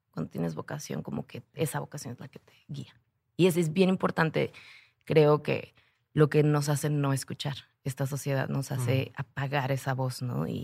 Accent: Mexico; Yo sí creo que es algo de ser mexicano.

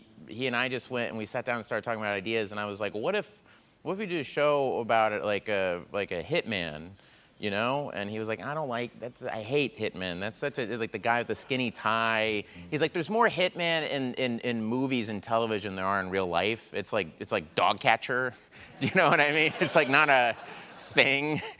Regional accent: Tulsa, Oklahoma, United States; I'm from Tulsa, Oklahoma.

